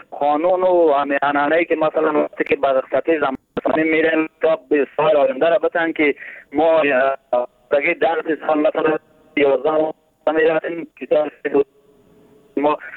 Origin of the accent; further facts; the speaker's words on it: Badakhshan, Afghanistan; ما خودم از بدخشان هستم